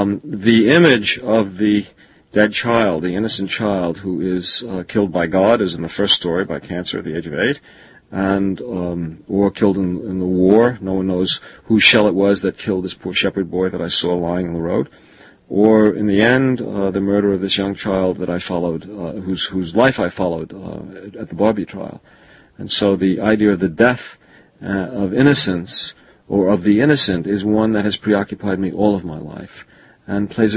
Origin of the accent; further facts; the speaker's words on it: United States; As an American, I can only view this obliquely.